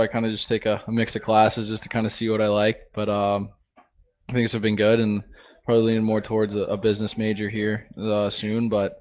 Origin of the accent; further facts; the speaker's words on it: Greensboro, North Carolina, United States; I grew up in Greensboro, and it's It was growing at one point. I think it's down a little bit, but it's a little bit of a hockey town.